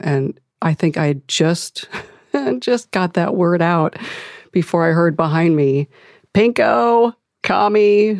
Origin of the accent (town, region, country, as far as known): Akron, Ohio, United States